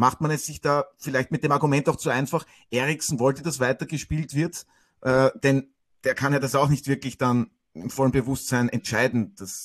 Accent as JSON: {"language": "German", "region": "Burgenland", "country": "Austria", "said": "Der Burgenländer in der Runde, der bin ich."}